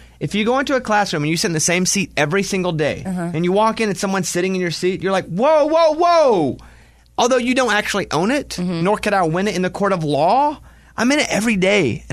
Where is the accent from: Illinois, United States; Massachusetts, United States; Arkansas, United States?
Arkansas, United States; I'm from Arkansas.